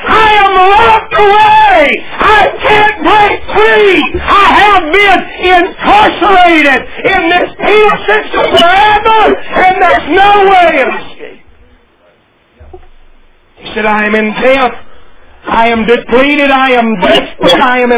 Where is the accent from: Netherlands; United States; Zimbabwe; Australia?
United States; Tennessee; one of those mountains that I grew up in East Tennessee where the laurels grow thick